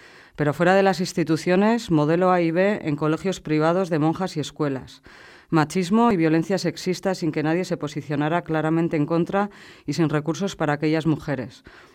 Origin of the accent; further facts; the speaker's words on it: Agurain, Basque Country, Spain; Yo tenía 22 años cuando en mi pueblo, en Agurain